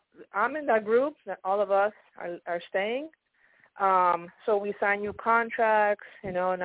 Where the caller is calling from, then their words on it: Pennsylvania, United States; I am calling from Pennsylvania.